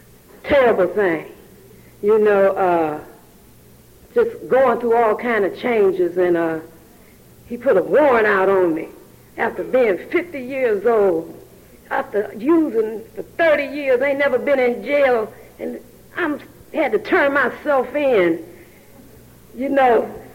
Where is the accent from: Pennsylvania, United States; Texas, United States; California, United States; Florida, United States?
Pennsylvania, United States; Pittsburgh; I came here from Pittsburgh, Pennsylvania.